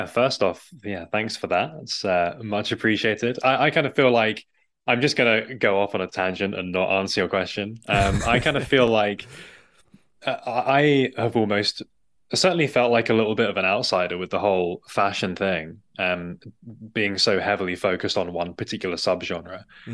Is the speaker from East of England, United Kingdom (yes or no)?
yes; East of England, United Kingdom; I am from the UK. I grew up just north of London, a place called Hertfordshire, which is, home counties. My accent is very typical of that, so you can definitely geolocate me just by the way that I talk.